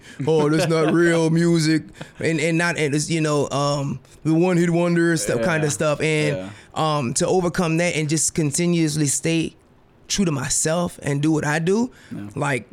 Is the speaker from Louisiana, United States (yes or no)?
yes; Lafayette, Louisiana, United States; I'm from Lafayette, Louisiana. I'm born and raised.